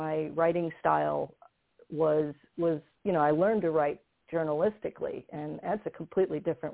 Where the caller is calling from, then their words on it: Texas, United States; Texas, North Texas.